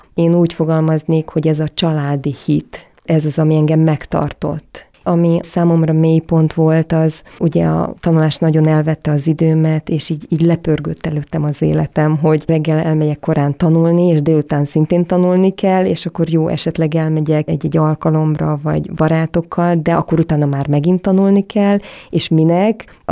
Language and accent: Hungarian; Brazil; én Brazíliában nőttem fel, sokáig ott éltem